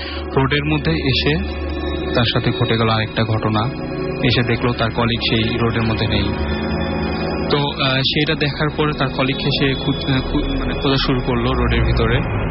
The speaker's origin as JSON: {"language": "Bangla", "town": "Dhaka", "region": "Dhaka Division", "country": "Bangladesh", "said": "মিরপুর থেকে এসেছি।"}